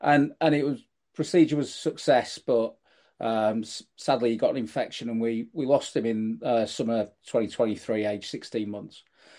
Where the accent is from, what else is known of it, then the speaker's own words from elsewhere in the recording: Bradford, Yorkshire and the Humber, United Kingdom; moved away; I'm originally from Bradford, but I've lived down south a long time